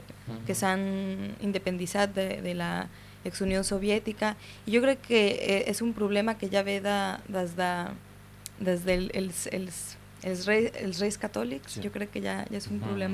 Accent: Catalonia, Spain; quan va gent d'aquí de Catalunya, de vegades de dir que són espanyols, no, jo sóc català

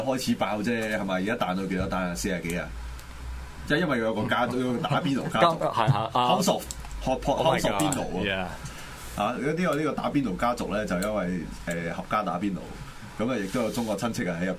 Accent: Hong Kong; 總之我們香港人呢就自己話事

